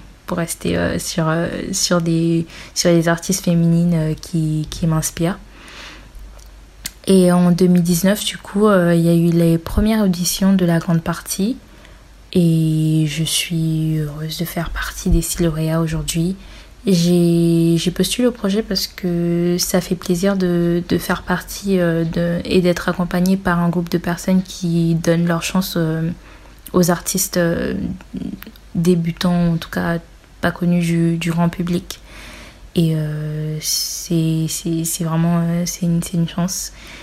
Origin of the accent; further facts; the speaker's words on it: Republic of the Congo; also born or lived in Paris, France; j'ai 21 ans, je suis née à Paris dans le 10e arrondissement et j'ai grandi au Congo-Brazzaville pendant 12 ans à peu près.